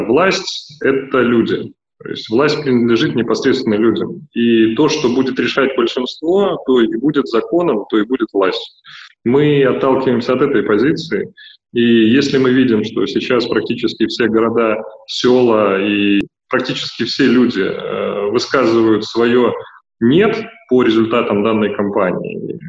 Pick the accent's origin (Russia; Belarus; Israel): Belarus; я очень горд за то, что я белорус.